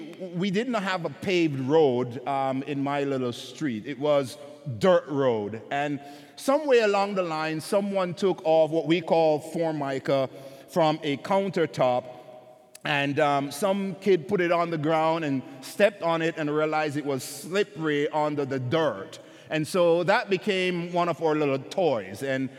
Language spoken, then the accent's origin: English; Jamaica; growing up in Jamaica, maybe it was just our family.